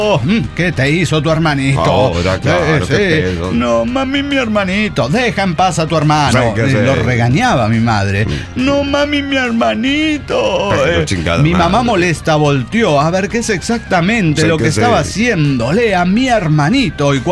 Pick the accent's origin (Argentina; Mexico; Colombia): Colombia; now in Ecuador; colombiana en Ecuador.